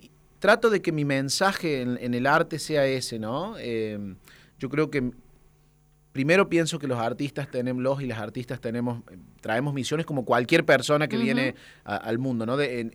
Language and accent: Spanish; Villa Dolores, Córdoba, Argentina; yo nací y me crié en Villa Dolores, que es la ciudad más grande de Tras la Sierra